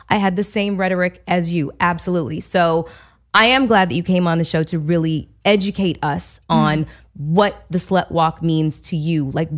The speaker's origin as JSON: {"language": "English", "country": "Canada", "said": "I'm Canadian"}